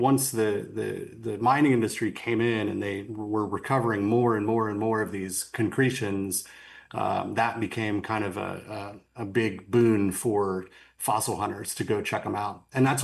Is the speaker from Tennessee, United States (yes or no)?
no; West Virginia, United States; And I grew up in West Virginia, which is definitely a coal mining state.